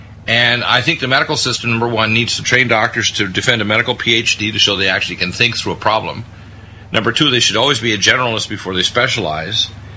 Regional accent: Detroit, Michigan, United States; born there; also born or lived in Canada; I'm an American born in Detroit, but the first part of my career I lived in Canada.

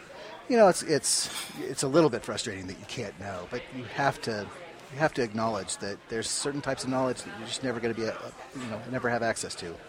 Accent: Tucson, Arizona, United States; I actually got started, I'm from Tucson, but I got started doing historic archaeology

